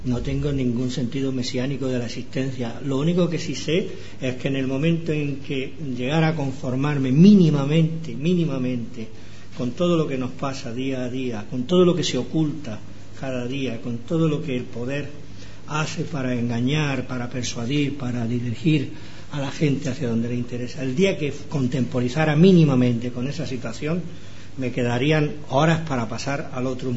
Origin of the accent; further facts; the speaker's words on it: Madrid, Community of Madrid, Spain; Yo soy madrileño, podría haber aprovechado la coyuntura para ir a Madrid gratis.